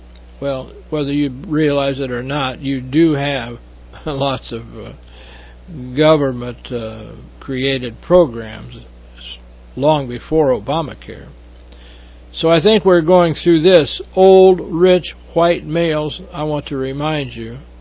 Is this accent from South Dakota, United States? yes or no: yes; South Dakota, United States; I grew up in South Dakota, so that's smack dab in the middle class in America.